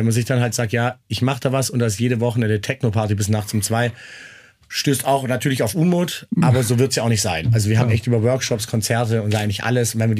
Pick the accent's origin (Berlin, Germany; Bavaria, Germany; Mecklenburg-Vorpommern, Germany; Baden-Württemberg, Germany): Baden-Württemberg, Germany; Stuttgart; moved away as an adult; now in Vienna, Austria; Ja, ich war auch aus Stuttgart.